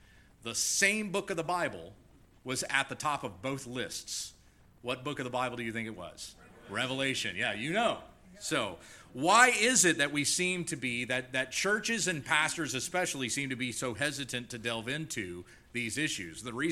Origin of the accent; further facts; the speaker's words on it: the South, United States; When I grew up in the South, we had jokes about people who were in the South.